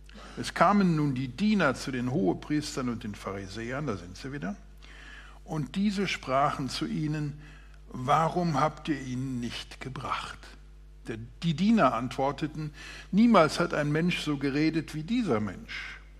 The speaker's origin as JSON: {"language": "German", "region": "Baden-Württemberg", "country": "Germany", "said": "Aber auch bei uns hier im Schwabenland gibt es solche, die mir zu ernst oder nicht ernst genug"}